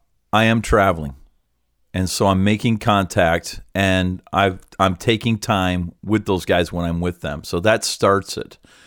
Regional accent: Canada; I would think that as a Canadian, I think we would tend to ask more.

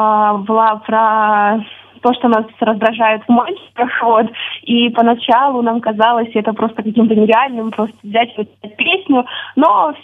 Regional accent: Popasna, Luhansk Oblast, Ukraine; я із Попасної.

